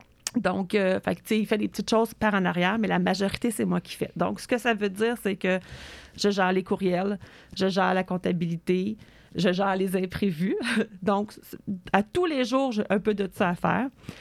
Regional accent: Stanhope, Quebec, Canada; born there; now in Sherbrooke, Canada; quand j'ai déménagé à Sherbrooke, je suis née à Stanhope, qui est à peu près une heure de Sherbrooke

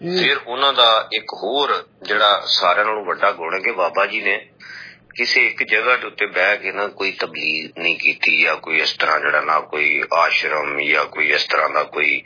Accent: Punjab, Pakistan; ਮੇਰਾ ਪਿੰਡ ਚੌਂਕੇ ਕਰਤਾਰਪੁਰ ਸਾਹਿਬ ਦੇ ਬਿਲਕੁਲ ਨੇੜੇ ਹੈ।

